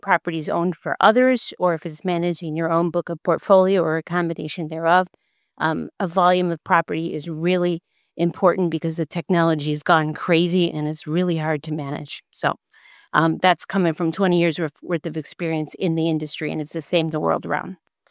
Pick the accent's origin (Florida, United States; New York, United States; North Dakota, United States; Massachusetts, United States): Florida, United States; Naples; from the Sunshine State, Naples, Florida.